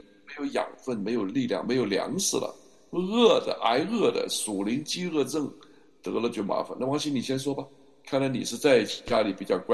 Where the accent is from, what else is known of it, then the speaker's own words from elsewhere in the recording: Quanzhou County, Guangxi, China; born there; 我是出生在你们那里，全县就是桂林那里吧，很近。